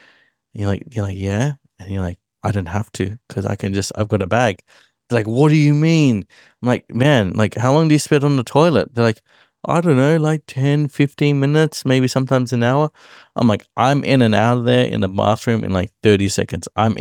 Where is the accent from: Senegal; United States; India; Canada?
India; being Indian's awesome. Like, freaking, we're really cool. We know how to cook curry.